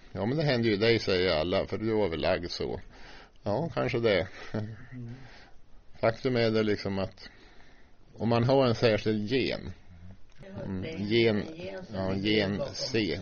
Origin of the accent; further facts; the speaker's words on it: Timrå, Västernorrland County, Sweden; För när jag var frälst 1984, då var jag så glad att jag fick vara här i Örnsköldsvik. För jag visste att jag kommer från Timrå